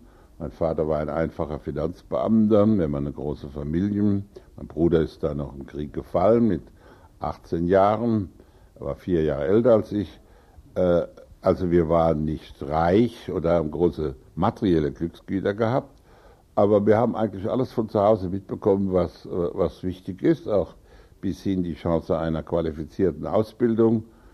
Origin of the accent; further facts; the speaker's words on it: Rhineland-Palatinate, Germany; meine Heimat ist die Pfalz, in der ich groß geworden bin, in der ich lebe. Eine der großen Landschaften Europas. Mein Vaterland ist Deutschland